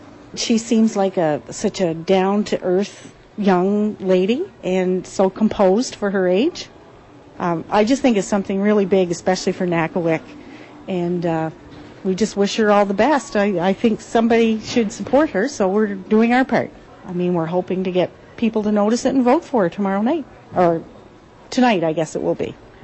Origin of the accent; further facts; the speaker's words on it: Woodstock, New Brunswick, Canada; I'm from Woodstock originally. I have a lot of relatives in Nakawik.